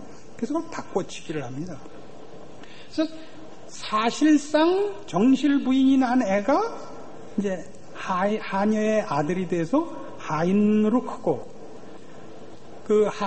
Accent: North Korea; 저 집은 고향이 이북 사람들이구나 이건 다 알아요

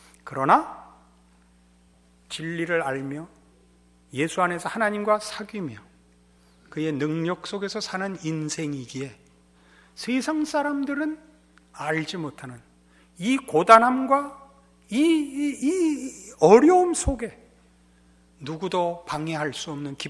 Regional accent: North Korea; 저는 이제 이북 사람이라서 이북 정서는 이렇게 합니다.

